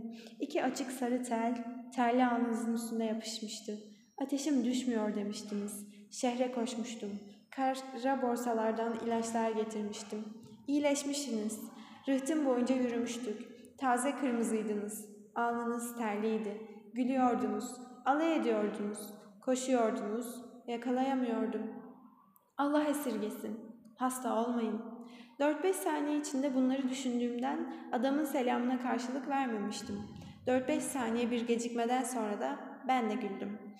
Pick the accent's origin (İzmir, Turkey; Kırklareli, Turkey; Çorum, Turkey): Kırklareli, Turkey; Lüleburgaz; Biz Lüleburgazlıyız. Ben geldim birkaç defa İstanbul'a.